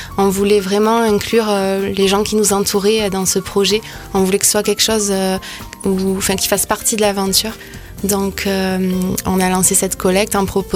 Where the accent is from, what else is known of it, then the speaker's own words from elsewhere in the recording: Agen, Nouvelle-Aquitaine, France; Je viens d'Agen.